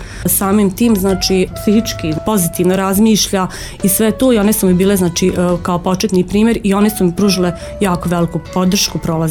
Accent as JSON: {"language": "Bosnian", "town": "Zenica", "region": "Zenica-Doboj Canton", "country": "Bosnia & Herzegovina", "tie": "born or raised there", "said": "rođena sam Zeničanka, odrasla sam u Zenci. Završila sam osnovnu školu tu na Mokušnicama. Završila sam srednju medicinsku školu, zdravstveni fakultet u Zenici"}